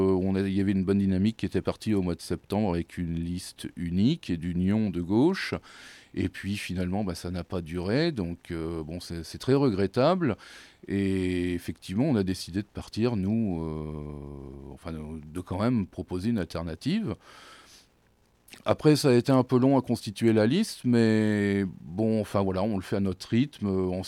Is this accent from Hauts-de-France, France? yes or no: no; Rochefort, Nouvelle-Aquitaine, France; j'habite depuis 7 ans sur Rochefort. Et puis j'ai toujours été de toute façon du coin. J'étais au collège Pierre Loti quand j'étais jeune. Je suis né à Rochefort également.